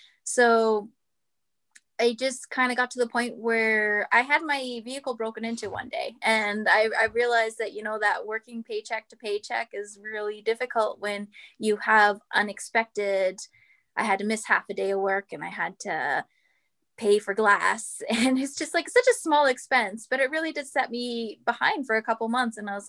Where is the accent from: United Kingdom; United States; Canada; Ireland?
Canada; Fort McMurray, Alberta; Born and raised in Fort McMurray, Alberta. Proud of it. That's home for me.